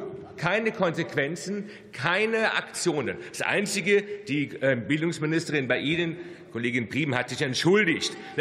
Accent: Bad Nauheim, Hesse, Germany; In meiner Heimatstadt Bad Nauheim haben wir eine jüdische Gemeinde.

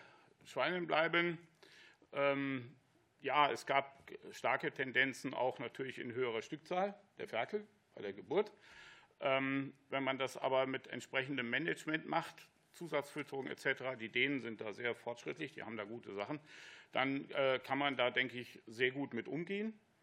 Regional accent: Hesse, Germany; now in Braunschweig, Germany; Ich komme gebürtig aus Oberhessen, 1000 mm Regen. Wir hatten Schweine auf Stroh.

